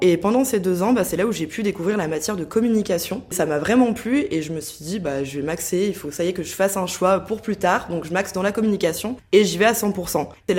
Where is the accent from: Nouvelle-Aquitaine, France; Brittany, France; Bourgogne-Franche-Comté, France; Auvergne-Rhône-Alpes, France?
Auvergne-Rhône-Alpes, France; Saint-Étienne; moi je suis stéphanoise de base, donc il me semblait logique de rester dans un premier temps pour mes études